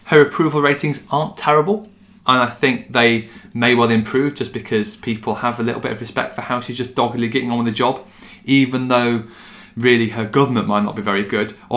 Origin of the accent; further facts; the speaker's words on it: United Kingdom; We are British and therefore don't follow American football, so instead it's based on fantasy football.